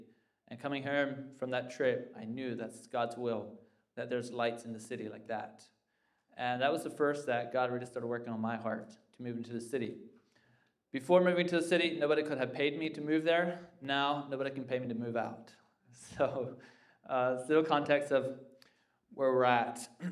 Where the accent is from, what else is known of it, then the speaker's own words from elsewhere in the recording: Baltimore, Maryland, United States; Baltimore